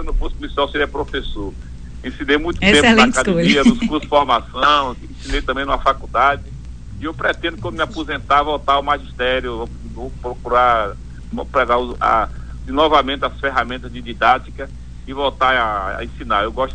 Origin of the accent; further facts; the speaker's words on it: Juazeiro, Bahia, Brazil; Viagem, eu adoro a minha terra, Juazeiro, mas eu curto muito cidades históricas, e pra mim a Bahia é um celeiro de história.